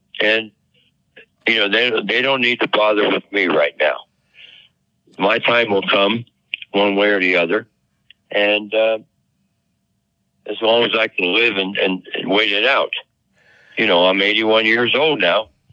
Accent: Cincinnati, Ohio, United States; I go back to Cincinnati quite often because it's my hometown, and it's always going to be my hometown.

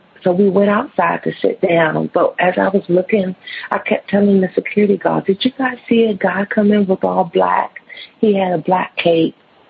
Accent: Washington, District of Columbia, United States; I'm from Washington, D.C., and I want to tell you guys about my first encounter with a real life ghost

